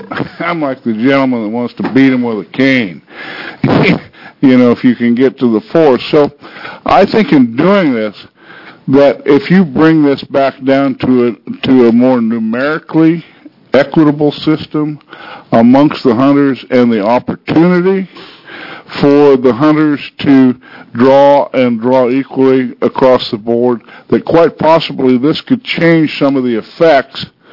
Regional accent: Oregon, United States; I grew up in Klamath County, Oregon for 50-plus years of my life, and we hunting was a ritual there every year.

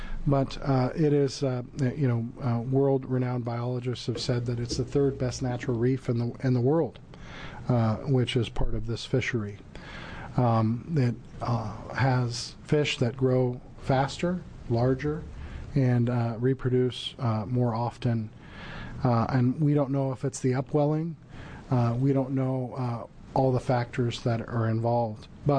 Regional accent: Port Orford, Oregon, United States; I am a third-generation resident of Port Orford I grew up on the Elk River in Port Orford, fishing the Elk River in Port Orford.

